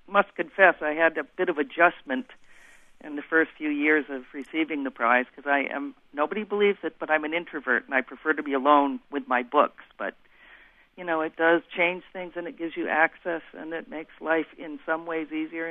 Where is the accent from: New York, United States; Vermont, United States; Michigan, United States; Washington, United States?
Vermont, United States; Brattleboro; I'm from Brattleboro, Vermont.